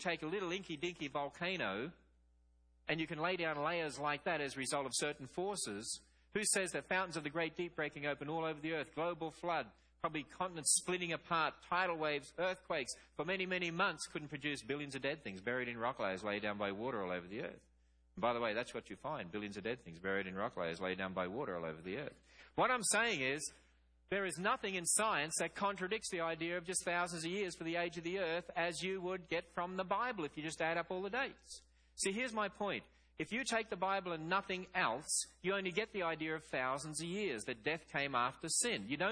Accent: Australia; down under, my home country in Australia.

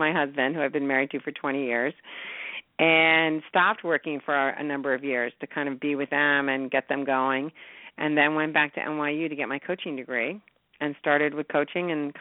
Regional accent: New York, United States; I grew up in New York, and I was the youngest girl in a family with three older brothers.

